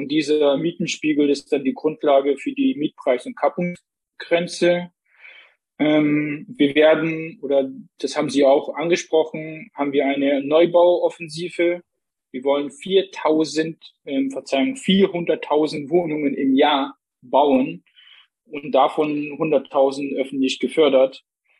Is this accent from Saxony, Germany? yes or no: yes; Plauen, Saxony, Germany; now in Dresden, Germany; Ich komme aber aus Plauen, also einem Kleinstadt in Sachsen, wo ich natürlich auch den ländlichen Raum da kenne.